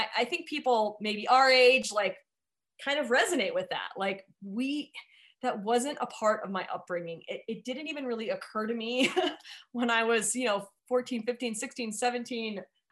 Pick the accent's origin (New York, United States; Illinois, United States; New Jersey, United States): Illinois, United States; Chicago; now in Colorado, United States; I'm a Chicagoan. I grew up in the Chicago area. I went to college out west.